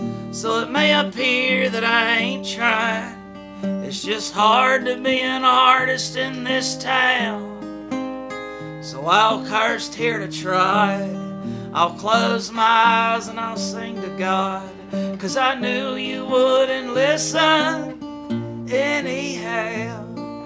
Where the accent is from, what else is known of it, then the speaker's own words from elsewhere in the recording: Mobile, Alabama, United States; Well, my mother and father were together till I was 7 years old, and I was raised up out in Sims.